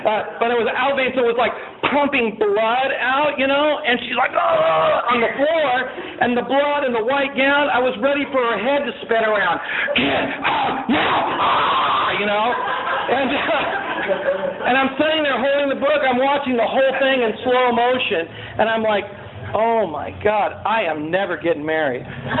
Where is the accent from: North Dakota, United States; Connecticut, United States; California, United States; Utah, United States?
California, United States; I'm from Wampoke, and everybody's like, where's that at? And I say, oh, it's between Santa Barbara and Pismo Beach.